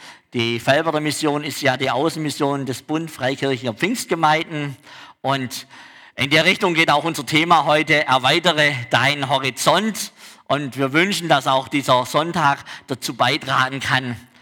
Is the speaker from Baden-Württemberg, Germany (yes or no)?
yes; Baden-Württemberg, Germany; accent: Swabian; now in Switzerland; Wie ihr hört, komme ich aus dem Schwabenland. Auch wenn wir jetzt schon seit 11 Jahren in der Schweiz leben, ist unser schwäbischer Akzent einfach noch immer da.